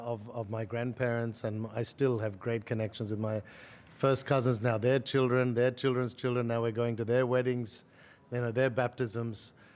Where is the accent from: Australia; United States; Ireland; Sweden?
Australia; my Malayali background growing up in Australia.